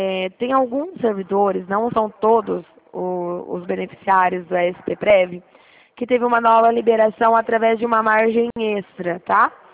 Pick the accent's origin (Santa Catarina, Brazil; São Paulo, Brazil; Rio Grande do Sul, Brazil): São Paulo, Brazil; Dracena; Eu sou aqui da cidade de Dracena, perto de Presidente Prudente.